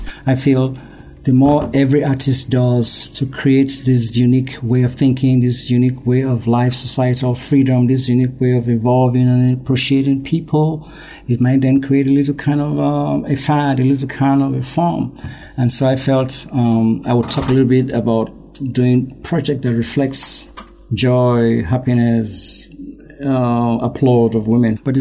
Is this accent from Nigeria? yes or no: yes; Nigeria; I grew up in a chauvinistic culture in Nigeria.